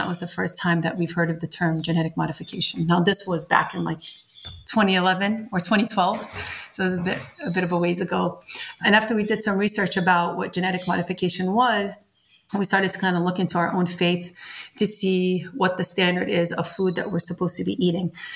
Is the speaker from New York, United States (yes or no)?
yes; Brooklyn, New York, United States; I grew up in Brooklyn.